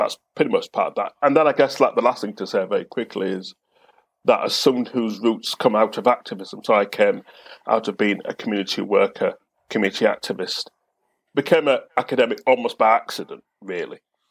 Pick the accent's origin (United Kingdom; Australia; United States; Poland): United Kingdom; Bradford, Yorkshire and the Humber; my parents come from the island, as I said, come from the island of Jamaica. And therefore, as someone who's born and brought up in Bradford, West Yorkshire, I'm a child of migrants.